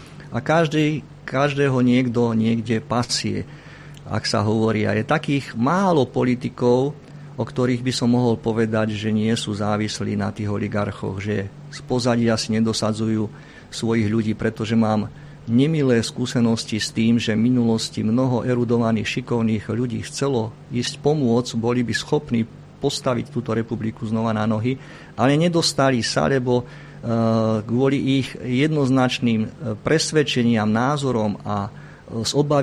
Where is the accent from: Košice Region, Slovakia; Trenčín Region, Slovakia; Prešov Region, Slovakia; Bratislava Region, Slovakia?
Trenčín Region, Slovakia; Prievidza; Ja som neďaleko odtiaľ z Prievidze a veľmi rád mám toto prostredie.